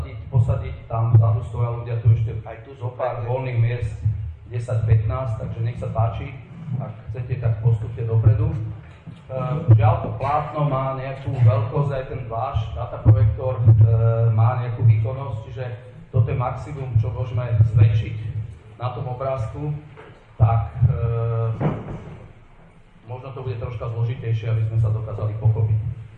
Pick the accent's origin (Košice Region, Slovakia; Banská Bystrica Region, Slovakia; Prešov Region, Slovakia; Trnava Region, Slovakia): Trnava Region, Slovakia; Pavlice; Som si hovoril, že ja som z Pavlíc